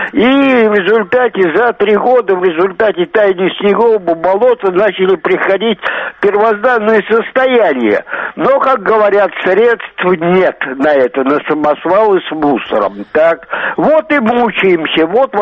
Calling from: Ryazan, Ryazan Oblast, Russia; Я из Рязани вам звоню.

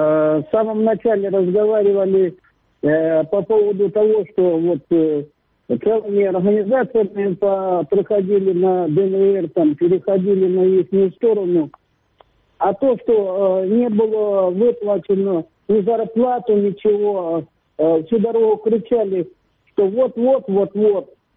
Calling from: Sloviansk, Donetsk Oblast, Ukraine; я со Славянска.

